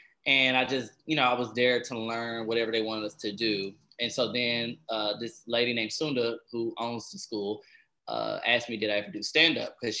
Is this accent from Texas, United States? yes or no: yes; Dallas, Texas, United States; also born or lived in Houston; I was born in Houston, but I grew up in Dallas. So shout out to Soto.